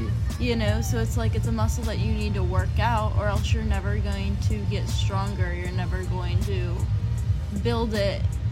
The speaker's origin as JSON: {"language": "English", "region": "California", "country": "United States", "said": "I'm from Southern California, and I'm a junior at High Point"}